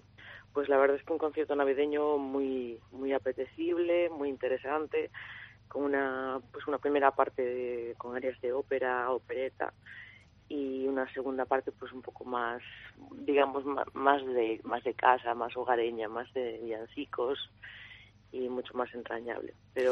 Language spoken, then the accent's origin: Spanish; Ferrol, Galicia, Spain; Efectivamente, soy gallega, soy de Ferrol, sí, efectivamente.